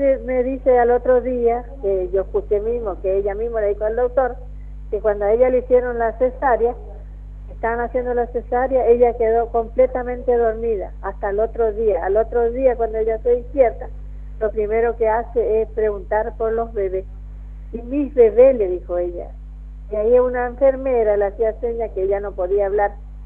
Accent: Goya, Corrientes, Argentina; Pero ella es de Goya, ella es de allá de mi pueblo

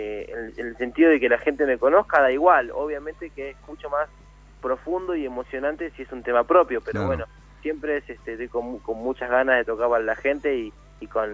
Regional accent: Florencio Varela, Buenos Aires Province, Argentina; born there; soy hincha de Defensa y Justicia, que es el equipo del barrio donde yo nací, de Florencio Varela, de Buenos Aires.

